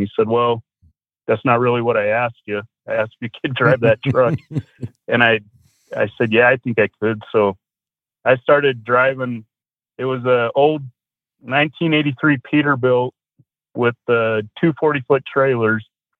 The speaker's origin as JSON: {"language": "English", "town": "Blackfoot", "region": "Idaho", "country": "United States", "tie": "born or raised there", "said": "So I grew up in Idaho. Blackfoot, Idaho is the only claim to fame as the potato capital of the world."}